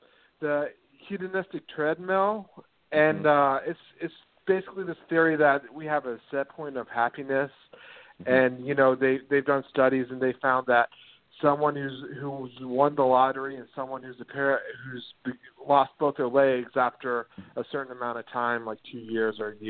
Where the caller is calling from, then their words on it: Jacksonville, United States; Hello, this is … from Jacksonville.